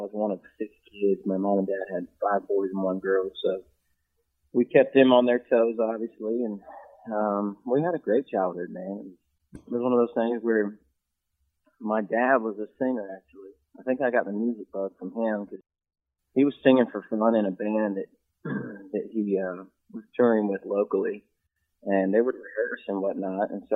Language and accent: English; Williamsburg, Virginia, United States; Yeah, I grew up in Williamsburg, Virginia, which is a small town in between Richmond and Virginia Beach.